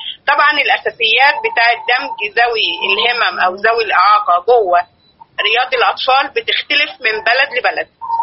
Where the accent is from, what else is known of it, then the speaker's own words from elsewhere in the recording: Egypt; يعني هو احنا عندنا في مصر يعني لحد ما الدنيا بتقول كويسة